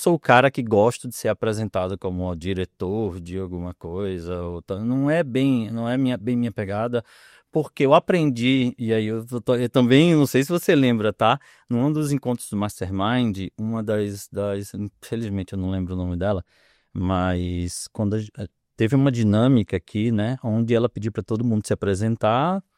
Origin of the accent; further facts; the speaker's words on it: Recife, Pernambuco, Brazil; also born or lived in Pará; Eu sou um recifense, dá para notar pelo sotaque, mas também é um sotaque meio maluco, porque eu, apesar de ser recifense, eu gosto de dizer que eu tenho um coração paraense, porque eu morei 8 anos lá.